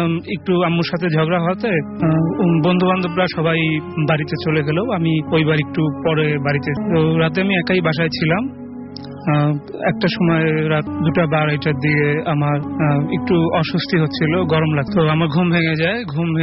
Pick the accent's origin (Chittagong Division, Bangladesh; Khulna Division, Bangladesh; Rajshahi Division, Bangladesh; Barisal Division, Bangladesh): Rajshahi Division, Bangladesh; Belkuchi; আমি রাতে ঘুমিয়েছিলাম আমার গ্রামের বাড়িতে সিরাজগঞ্জের বেলকুচি তামাবাসা